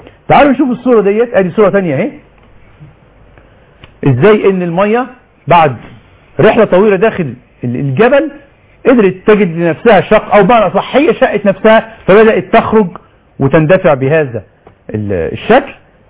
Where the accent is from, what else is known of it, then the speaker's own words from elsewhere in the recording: Egypt; ده والظاهرة دي موجودة على فكرة عندنا في مصر